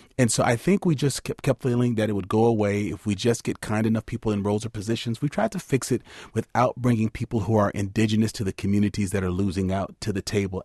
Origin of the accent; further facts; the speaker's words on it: Madison, United States; So when I say it would have helped me growing up in Madison, having had only one African-American male teacher in my life